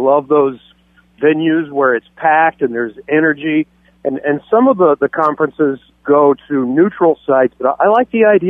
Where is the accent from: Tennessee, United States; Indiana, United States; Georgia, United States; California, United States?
Indiana, United States; Indianapolis; Well, I'm from Indianapolis, so generally we are expected to really dislike